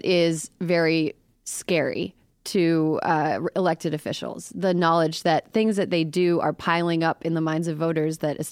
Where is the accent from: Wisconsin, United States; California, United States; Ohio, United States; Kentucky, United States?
Wisconsin, United States; Like, I'm from Wisconsin, and I think I've asked my mom to call Senator Ron Johnson's office